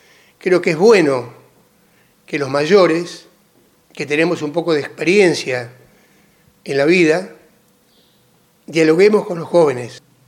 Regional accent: Ceres, Santa Fe, Argentina; un placer llegar a mi pueblo, siempre. Siempre es un motivo de felicidad.

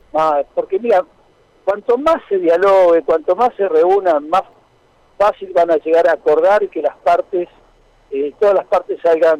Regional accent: San Lorenzo, Santa Fe, Argentina; Yo no soy de Rosario, soy de San Lorenzo

